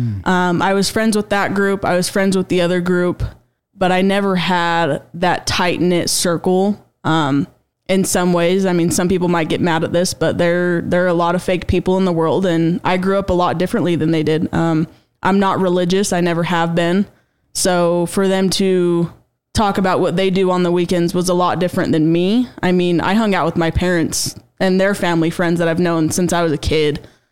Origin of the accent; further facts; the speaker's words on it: Utah, United States; I was born and raised in Utah. I graduated from Fremont High in 2018. I've been here my whole life.